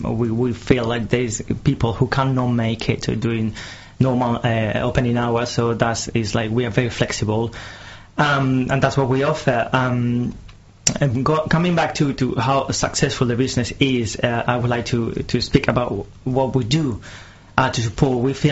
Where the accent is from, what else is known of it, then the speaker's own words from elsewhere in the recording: Madrid, Community of Madrid, Spain; English is a second language; now in England, United Kingdom; I've been living in England for the last 10 years. People think I'm Italian, but actually I'm not. I'm from Madrid